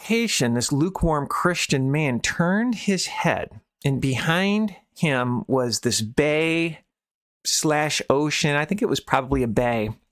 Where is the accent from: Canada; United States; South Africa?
United States; Michigan; So I grew up in Michigan, and if you went to Lake Michigan, you would see boats and sailboats docked by the beach.